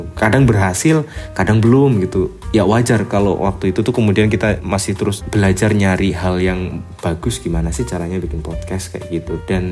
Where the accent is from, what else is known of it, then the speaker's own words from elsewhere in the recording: Semarang, Central Java, Indonesia; saya dari Semarang